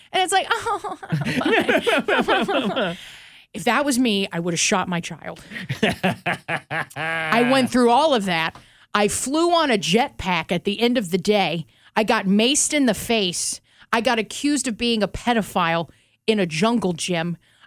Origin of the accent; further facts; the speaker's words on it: the South, United States; I mean, let me just be real. I'm from the South.